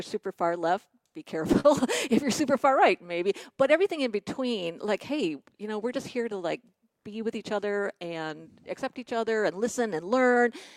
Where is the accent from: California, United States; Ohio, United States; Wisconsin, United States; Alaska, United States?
Wisconsin, United States; Milwaukee; also born or lived in Sturgeon Bay / Madison; I grew up in Milwaukee.